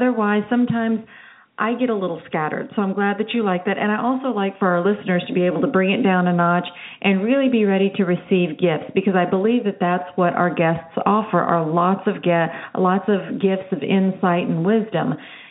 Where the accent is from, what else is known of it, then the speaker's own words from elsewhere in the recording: Killeen, Texas, United States; maybe because I'm from Fort Hood, which is, you know, largest military base in the free world. So I grew up in Killeen, Texas. That's where I'm from.